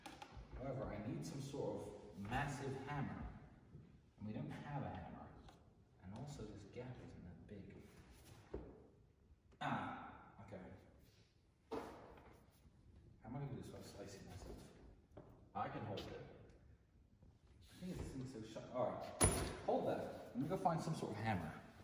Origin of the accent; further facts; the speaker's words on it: Luton, East of England, United Kingdom; I'm from Marsh Farm, I'm an expert at breaking into shit.